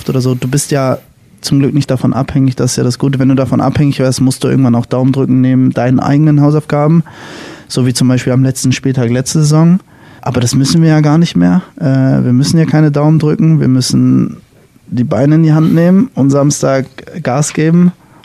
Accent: Germany; Ich glaube schon, dass Deutschland meine Heimat an sich ist. Aber ich will jetzt auch nicht sagen, klar, Hamburg ist für mich so meine Wahlheimat.

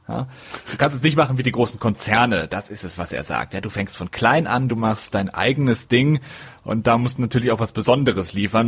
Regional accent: Detmold, North Rhine-Westphalia, Germany; Da gibt es zum Beispiel ein Berlin, ein Detmold, wo ich herkomme.

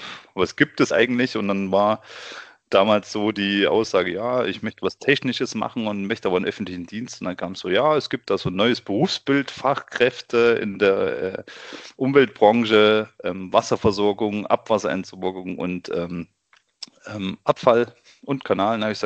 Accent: Thuringia, Germany; now in Munich, Germany; Eigentlich komme ich ja aus Thüringen, wie man auch hört. Genau, aus einem kleinen Dorf in der Nähe von Weimar.

